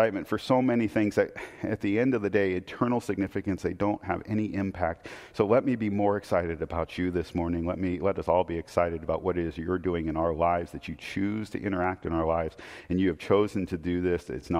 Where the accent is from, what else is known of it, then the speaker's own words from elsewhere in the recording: Portland, Oregon, United States; Growing up in Portland, closest thing we got to baseball was the Beavers, and I love the Beavers.